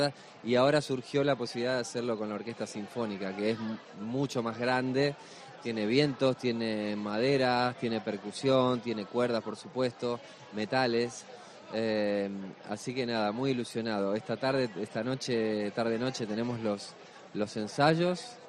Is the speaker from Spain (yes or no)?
no; Argentina; a mí que me gusta la carne, como buen argentino, espectacular